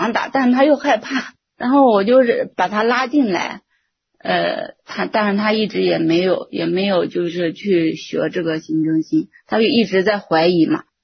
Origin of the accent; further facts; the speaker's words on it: Xuzhou, Jiangsu, China; 我是徐州这边的